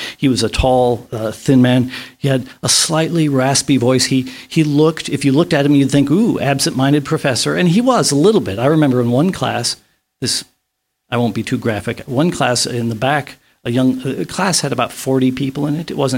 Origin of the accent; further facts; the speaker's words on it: Kansas City, United States; It was in the backyard, as it were. I grew up in Kansas City.